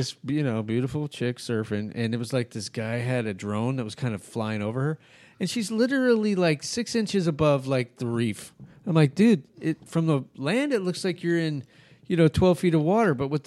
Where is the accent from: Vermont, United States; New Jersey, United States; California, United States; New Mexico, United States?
New Mexico, United States; I grew up in New Mexico. Mm-hmm. So a lot of, you know, I grew up with a lot of Mexican folks, not, you know, like Spanish. Very easygoing, very laid back.